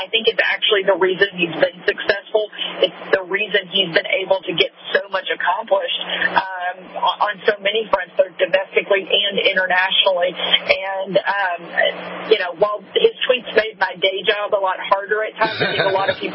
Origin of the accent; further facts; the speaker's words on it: Arkansas, United States; growing up in Arkansas